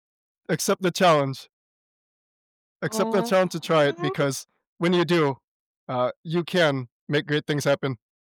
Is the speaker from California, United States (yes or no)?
yes; California, United States; Not a lot of people know that, but growing up on California, I do like jambalaya.